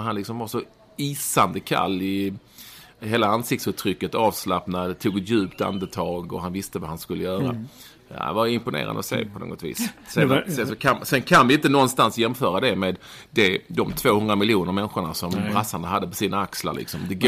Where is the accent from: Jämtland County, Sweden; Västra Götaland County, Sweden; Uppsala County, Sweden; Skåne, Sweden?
Skåne, Sweden; Svedala; Alltså 13.00 här är 18.00 hemma i Svedala.